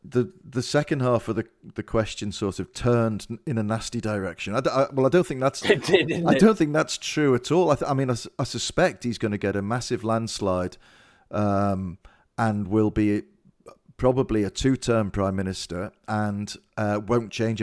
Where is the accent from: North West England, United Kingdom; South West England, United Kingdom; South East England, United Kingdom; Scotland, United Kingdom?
North West England, United Kingdom; Liverpool; now in London, United Kingdom; I'm from Liverpool, I grew up in the 70s and 80s, I definitely feel that there was much more sense of community will in those days and in that geography than there is in the London of 2024 that I live in.